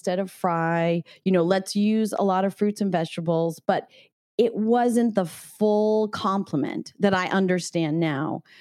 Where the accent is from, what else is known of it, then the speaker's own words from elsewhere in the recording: California, United States; I don't even know that I grew up in Northern California.